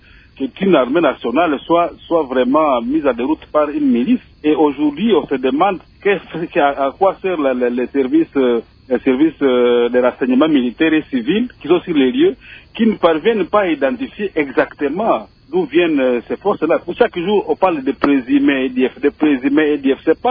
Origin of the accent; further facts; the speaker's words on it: North Kivu, DR Congo; Nous sommes vraiment désolés par rapport à ce qui se passe chez nous au Nord Kivu.